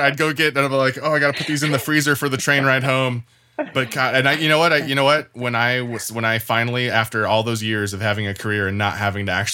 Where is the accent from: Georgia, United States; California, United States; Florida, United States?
California, United States; I came from the Michigan of Southern California